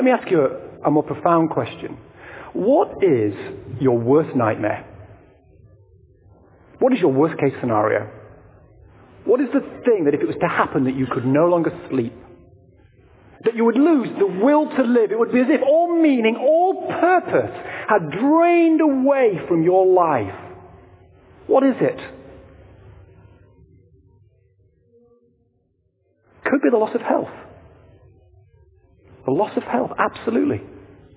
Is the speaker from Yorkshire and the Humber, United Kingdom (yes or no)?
yes; Yorkshire and the Humber, United Kingdom; I mean, I'm from Yorkshire.